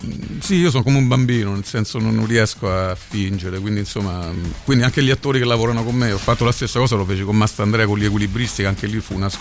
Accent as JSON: {"language": "Italian", "town": "Rome", "region": "Lazio", "country": "Italy", "said": "io sono di Trastevere, mia mamma aveva 11 figli, mio padre 10, tutti di Trastevere, ma negli anni 70 hanno venduto le case perché erano brutte, povere, e con quei soldi si andava a Viale Marconi, Magliana"}